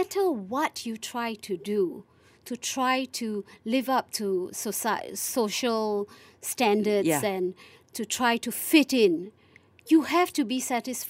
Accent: Kuala Lumpur, Malaysia; I put it in my bio that I'm from Kuala Lumpur, Malaysia.

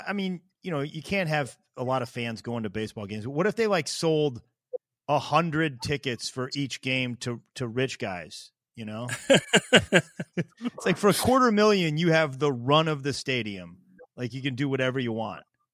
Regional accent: St. Louis, Missouri, United States; my mom's from St. Louis I was raised in St. Louis. I can't remember a time when I wasn't a Cardinal fan.

